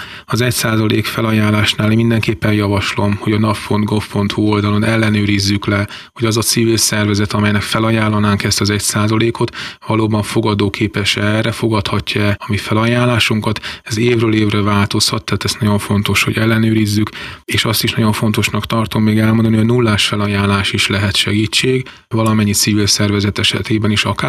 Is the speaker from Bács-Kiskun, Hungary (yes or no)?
yes; Kiskunhalas, Bács-Kiskun, Hungary; ha van rá lehetőségünk, kiskunhalasiként